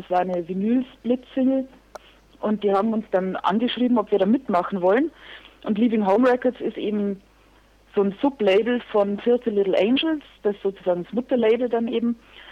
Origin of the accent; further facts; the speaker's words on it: Regensburg, Bavaria, Germany; Und wir sind alle aus dem Raum Regensburg.